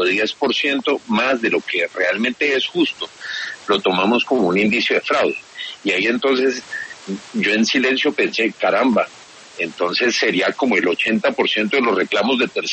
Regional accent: Colombia; soy colombiano

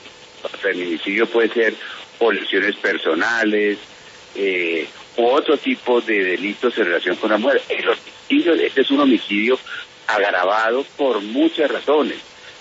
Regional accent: Colombia; A mí si me preguntan como colombiano, yo me siento, digamos, tranquilo en este caso

